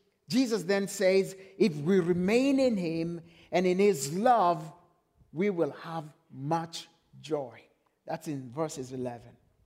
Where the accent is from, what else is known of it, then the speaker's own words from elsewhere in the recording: Kenya; growing up in Kenya gave me a first-hand experience of gardening. My grandfather owned a big chunk of land that my family still lives on.